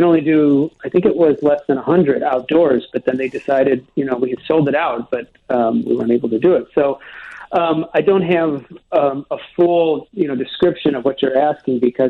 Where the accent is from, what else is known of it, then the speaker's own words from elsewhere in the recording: Chicago, Illinois, United States; I'm born and raised in Chicago, but my friends are from everywhere else, right?